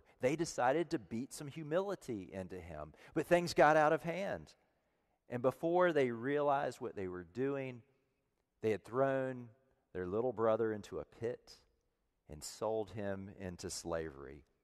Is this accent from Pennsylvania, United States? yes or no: no; Virginia, United States; I was born and raised in the Tidewater area of Virginia, and around there you can't go very far without seeing a boat.